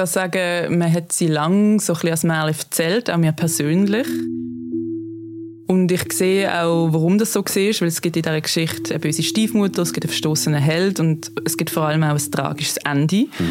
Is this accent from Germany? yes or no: no; Basel, Basel-Stadt, Switzerland; Also ich bin in Basel aufgewachsen.